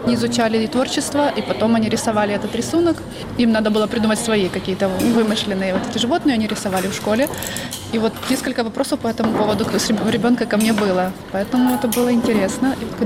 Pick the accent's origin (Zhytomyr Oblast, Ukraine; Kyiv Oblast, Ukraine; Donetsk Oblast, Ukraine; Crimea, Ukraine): Zhytomyr Oblast, Ukraine; moved away as an adult; now in Riga, Latvia; Мы попали из Житомирской области.